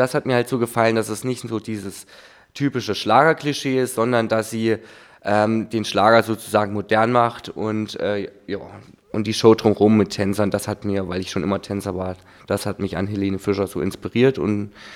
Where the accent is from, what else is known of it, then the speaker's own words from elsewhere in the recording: Etterwinden, Thuringia, Germany; Ja, ich komme aus Etterwinden. Das ist nicht weit von hier. 10 Minuten circa, wenn man gut durchkommt, Richtung Bad Salzung. Ja, über die hohe Sonne weg.